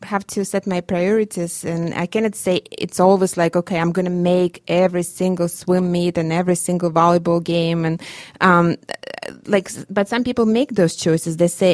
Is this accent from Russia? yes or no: yes; Russia; English is a second language; now in United States; growing up in Russia, I never thought I was going to be a career woman